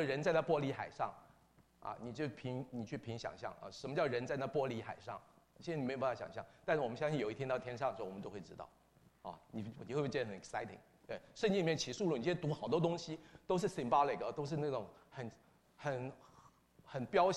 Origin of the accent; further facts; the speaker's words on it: China; 我们今天中国人，我们讲中文，我们觉得这是我们母语